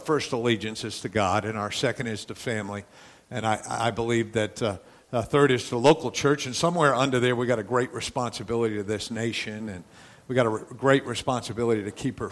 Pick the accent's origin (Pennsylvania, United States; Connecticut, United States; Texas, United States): Connecticut, United States; accent: New England; we're from Connecticut, so we won't have a language issue here this morning.